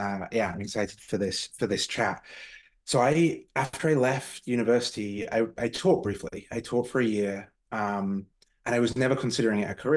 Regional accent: England, United Kingdom; my hometown in England. So the town that I'm from has some of the more challenging kind of educational outcomes in the country.

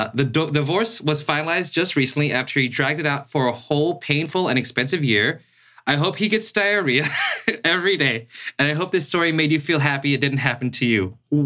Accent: Seattle, Washington, United States; now in Los Angeles, United States; I'm from Seattle. I'm here at the moment.

